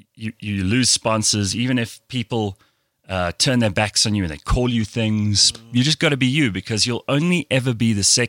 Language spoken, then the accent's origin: English; South Africa; I'm from South Africa and I'm white.